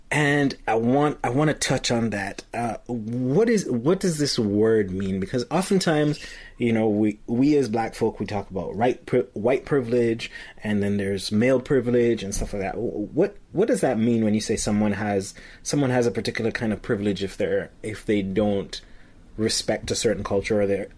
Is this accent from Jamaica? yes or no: yes; Jamaica; as I come from Jamaica